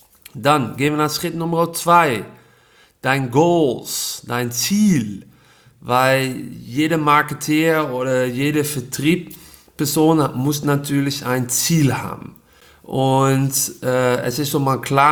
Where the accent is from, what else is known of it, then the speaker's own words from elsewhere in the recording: Netherlands; Nou, dreimal durfte men raten woher ich komme. Ich bin Holländer